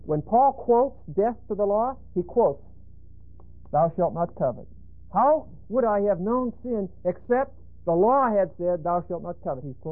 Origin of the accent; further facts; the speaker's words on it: Pennsylvania, United States; There are certain stores in my state, Pennsylvania, you can't even open on a Sunday.